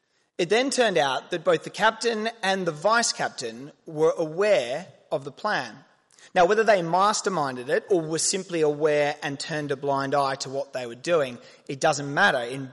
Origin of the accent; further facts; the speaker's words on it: Australia; moved away as an adult; now in United Kingdom; I am indeed Australian, although I have been living in the UK now for about 7 years and have married an English girl.